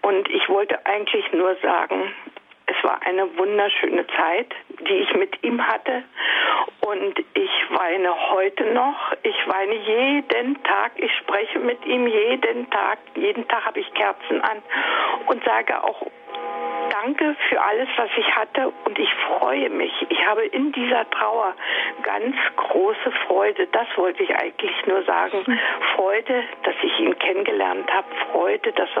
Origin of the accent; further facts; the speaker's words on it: East Germany, Germany; moved away; ich komme aus dem Osten und bin dann nach dem Westen gegangen